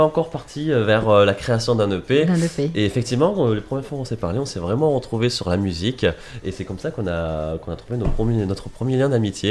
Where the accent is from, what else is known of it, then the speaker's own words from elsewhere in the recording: Nîmes, Occitanie, France; now in Paris, France; Tout à fait, je viens du Sud, avec le soleil, tout ça. J'essaye de vous l'apporter un petit peu à Paris